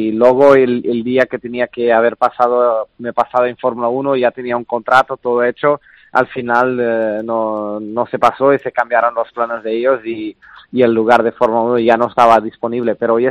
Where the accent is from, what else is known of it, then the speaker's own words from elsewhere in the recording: Cascais, Lisbon, Portugal; Spanish is a second language; de Cascais toda mi vida y la verdad es que es un sitio muy lindo para vivir y un afortunado por poder estar ahí porque es casi como... un sitio de vacaciones para mucha gente, pero yo tuve la suerte de nacer ahí y de crecer ahí